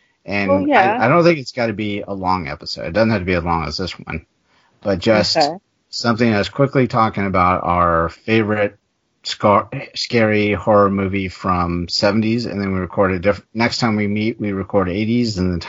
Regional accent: Florida, United States; So and then also I grew up in Florida, so you know there was you had many beaches.

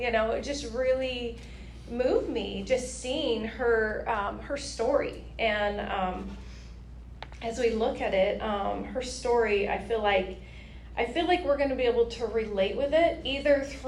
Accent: Everett, United States; I grew up in Everett. I love the outdoors.

